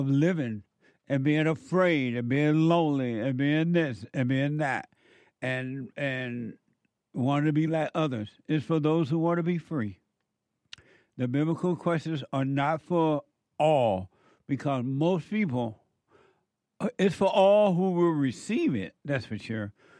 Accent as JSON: {"language": "English", "region": "Alabama", "country": "United States", "tie": "born or raised there", "said": "growing up in … when we can only get country and western music on that plantation down in Alabama because we didn't have those electric wires running"}